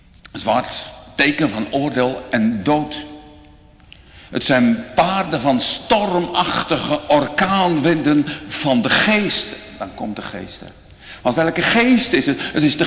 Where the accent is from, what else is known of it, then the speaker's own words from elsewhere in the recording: Urk, Flevoland, Netherlands; ik ben geboren op Urk en getogen. En ik ben er ook echt wedergeboren geworden